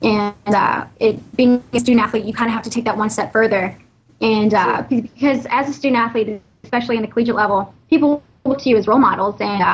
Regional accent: Missouri, United States; In my hometown, when I was going to Mineral Area College, I worked at a radio station called J98 The Boot.

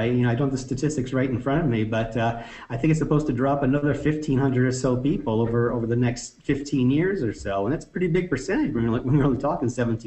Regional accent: Maine, United States; I guess the biggest factor of siting in Piscataquis County is the fact that I'm from Piscataquis County.

